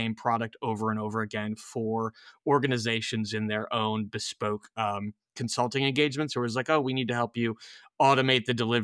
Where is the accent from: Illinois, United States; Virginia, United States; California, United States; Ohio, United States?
Ohio, United States; Cleveland; also born or lived in Atlanta; So I moved back to my hometown of Cleveland, Ohio from Atlanta, Georgia for family related reasons years and years ago